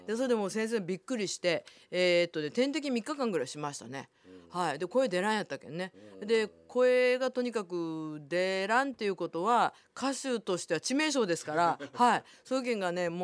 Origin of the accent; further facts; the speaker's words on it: Nagasaki, Japan; 長崎で育った私は子供の頃は精霊流しは花火が怖い日でした